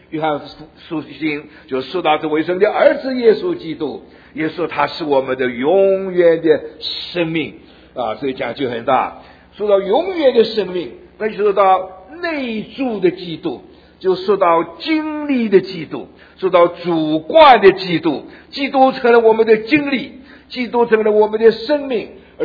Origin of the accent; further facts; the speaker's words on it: Malaysia; 我这是马来亚的去培训啊